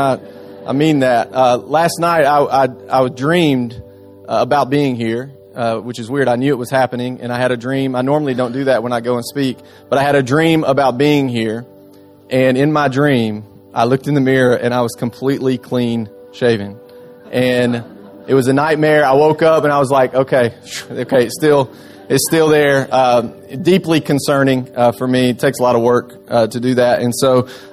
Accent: Cornersville, Tennessee, United States; I grew up in Middle Tennessee. Out in what some people would call the middle of nowhere. I call it the middle of somewhere in Cornersville, Tennessee. My dad's a dairy farmer.

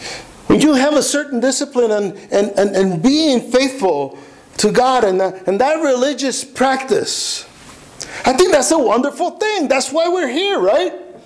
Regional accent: East Harlem, New York, United States; I'm very proud of being a Latino, right? I'm from El Barrio.

